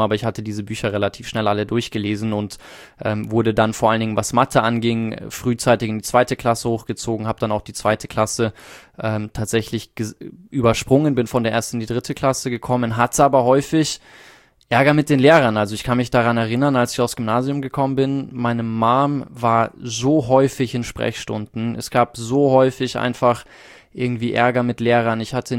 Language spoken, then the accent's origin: German; South Africa; ich bin in Südafrika ja groß geworden